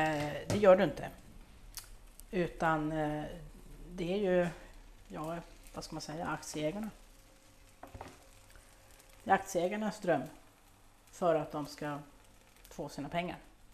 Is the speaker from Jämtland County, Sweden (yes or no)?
no; Stockholm County, Sweden; eftersom jag kommer då från Stockholms skärgård